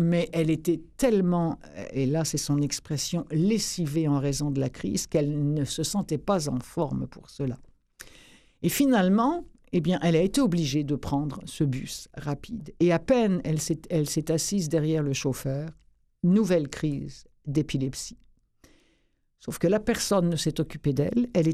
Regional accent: France; accent: French; Moi, il y a déjà des gens qui m'ont dit qu'à cause de mon accent français, c'était une forme de handicap.

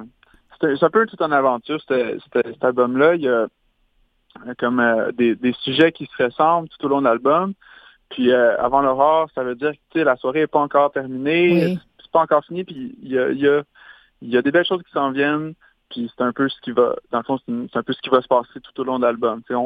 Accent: Terrebonne, Quebec, Canada; now in Montreal, Canada; moi je viens de Terrebonne.

